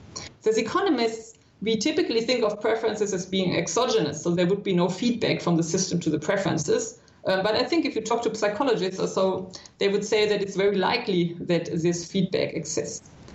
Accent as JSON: {"language": "English", "country": "Germany", "tie": "born or raised there", "also_born_or_lived": "United States", "second_language": "English", "said": "I grew up in Germany. I live in Germany now, but I studied and worked for 10 years in the US."}